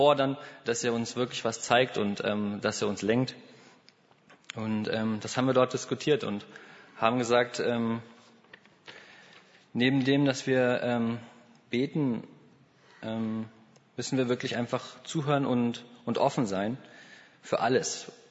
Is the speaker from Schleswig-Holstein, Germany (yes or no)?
yes; Schleswig-Holstein, Germany; now in Mainz, Germany; Ich bin 20. Ich komme aus dem Norden, aus Schleswig-Holstein, studiere jetzt in Mainz und war mit der Vereinigten Kamerun- und Tschad-Mission für ein Jahr in Tschad.